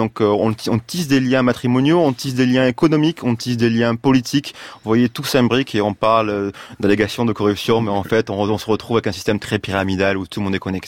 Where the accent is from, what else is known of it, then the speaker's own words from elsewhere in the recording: France; J'ai grandi en France